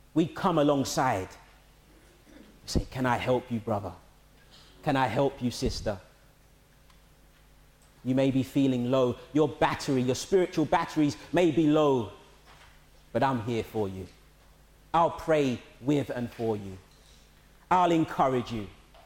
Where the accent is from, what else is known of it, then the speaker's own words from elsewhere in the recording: London, United Kingdom; Back in Catford when I was growing up in London